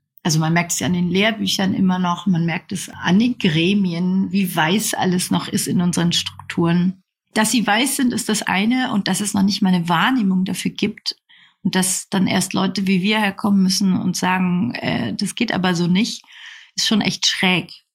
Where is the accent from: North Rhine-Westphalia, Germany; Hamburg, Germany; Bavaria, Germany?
Bavaria, Germany; Nuremberg; also in Nürnberg, wo ich herkomme